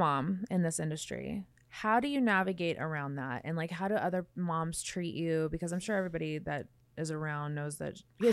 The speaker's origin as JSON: {"language": "English", "town": "Las Vegas", "region": "Nevada", "country": "United States", "tie": "born or raised there", "said": "Like, and maybe that's because I grew up in Vegas"}